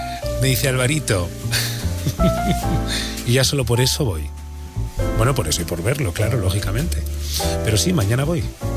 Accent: Burgos, Castile and León, Spain; Yo soy de Burgos.

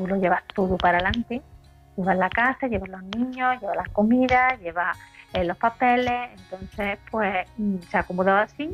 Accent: Córdoba, Andalusia, Spain; de Córdoba

